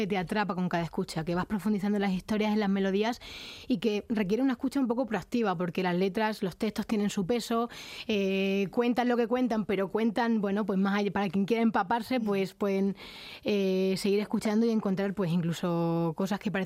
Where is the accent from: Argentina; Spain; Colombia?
Spain; Jaraíz de la Vera, Extremadura; accent: Extremaduran; Sí, el acento me delata, que soy extremeña.